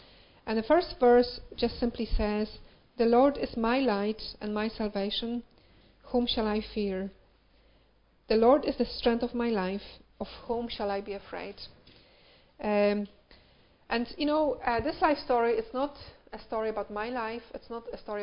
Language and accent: English; Poland; English is a second language; now in United Kingdom; I'm not from Northern Ireland. I come from Poland. And English is not my first language